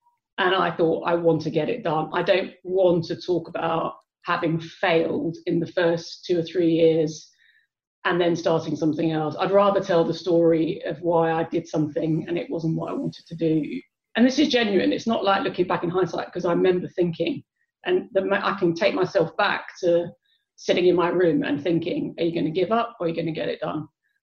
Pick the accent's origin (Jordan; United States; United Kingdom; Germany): United Kingdom; Basildon, East of England; I grew up in Basildon in Essex, and Brighton is very different to Basildon.